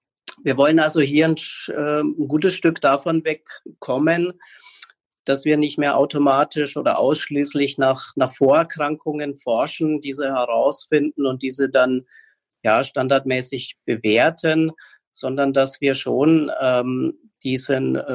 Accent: Bavaria, Germany; obwohl ich ja als Franke ein bisschen eher pessimistisch bin

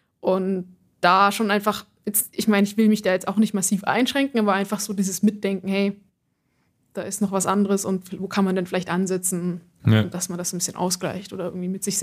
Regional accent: Germany; now in Zurich, Switzerland; also ich komme aus Deutschland, lebe aber schon seit inzwischen 11 Jahren in der Schweiz und seit 2017 in Zürich.

